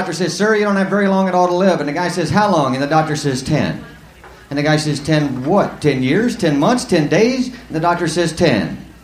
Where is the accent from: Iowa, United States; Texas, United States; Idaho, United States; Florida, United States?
Texas, United States; Lubbock; That reminds me, that's like where I'm from. I'm from West Texas, Lubbock, Texas. You ever heard of that?